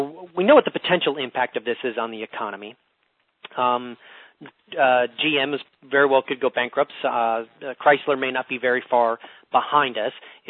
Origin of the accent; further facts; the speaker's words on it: Illinois, United States; And besides, I'm from Illinois originally, so it's just really fun to see Illinois be in the major leagues of corruption.